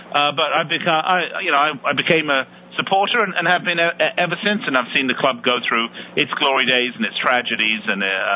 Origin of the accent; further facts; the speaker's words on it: London, United Kingdom; I was born and raised in London